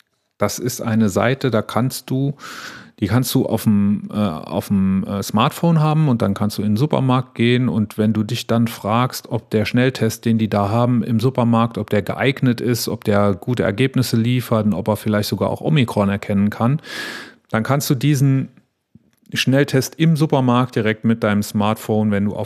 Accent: Wallerfangen, Saarland, Germany; Schönheit in Wallerfangen, was im schönen Saarland ist, fast an der Grenze zu Frankreich, ganz, ganz nah da, wo ich aufgewachsen bin.

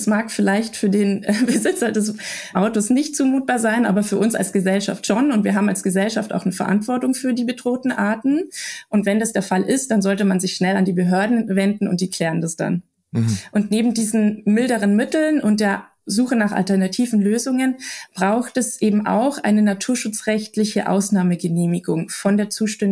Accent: Bavaria, Germany; Ja, ich bin aus Bayern, ich weiß, wie strikt hier alles ist.

